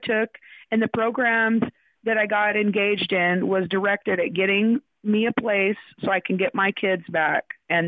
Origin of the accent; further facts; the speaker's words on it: Portland, Oregon, United States; I am from Portland, Oregon.